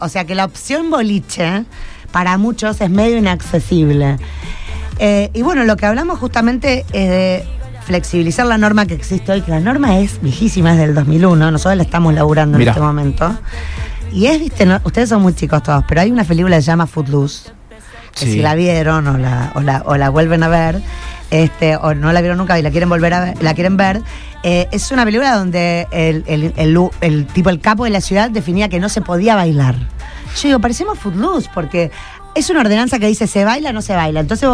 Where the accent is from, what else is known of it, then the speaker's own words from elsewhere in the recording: Rosario, Santa Fe, Argentina; somos muy rosarinos y nos importa más que nada que esta ciudad vuelva a estar en el lugar que se merece